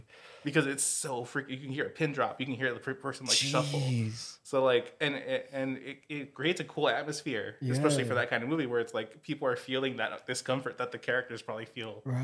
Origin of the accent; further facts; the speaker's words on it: Los Angeles, California, United States; I am a Los Angeles native, one of the few in the entertainment industry.